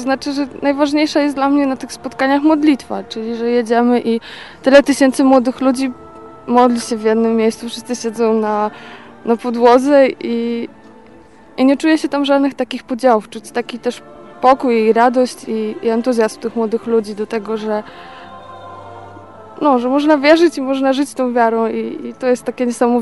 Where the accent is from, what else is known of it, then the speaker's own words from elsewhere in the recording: Radwanice, Lower Silesian Voivodeship, Poland; jestem z Radwanic, jestem w Brukseli